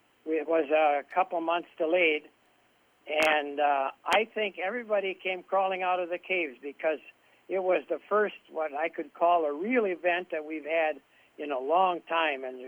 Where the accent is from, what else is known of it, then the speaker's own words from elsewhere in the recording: Berlin, Wisconsin, United States; born there; Well, I was born about 17 miles north of here in the town of Berlin.